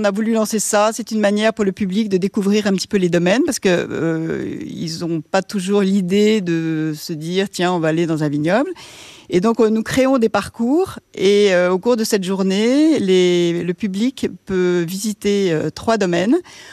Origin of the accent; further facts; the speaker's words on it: Paris, Île-de-France, France; on n'a pas été élevés ici, on a été élevés à Paris, on était journalistes toutes les deux